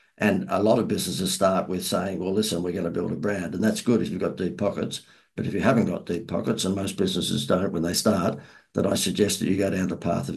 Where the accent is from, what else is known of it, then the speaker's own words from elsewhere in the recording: Australia; accent: Australian; you can tell from my accent, I'm from down under. Been to America a thousand times, but I'm from down under.